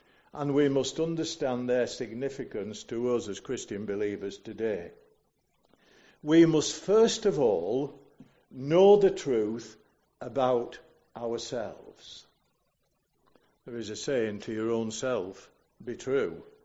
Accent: United Kingdom; And we have no right to assume, as British people, that the sun will never set on everything that we have.

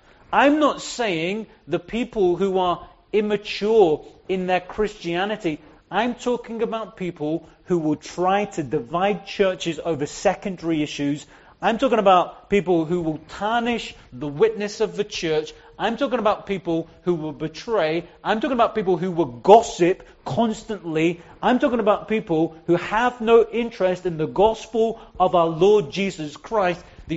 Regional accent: India; My wife's British and I'm Indian, so he's a half caste.

